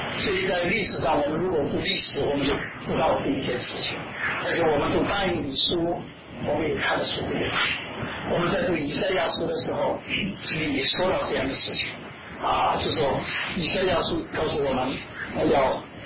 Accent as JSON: {"language": "Chinese", "country": "China", "said": "好像我们中国人都叫汉族啊，汉族，但是我们国都是在北京。"}